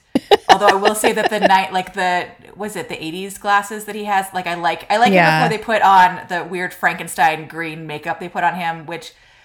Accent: Canada; but like for me as a Canadian, I found it weirdly fascinating.

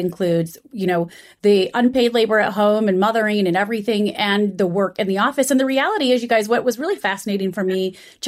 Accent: Michigan, United States; Well, I know you guys are Midwesterners. I'm from Michigan.

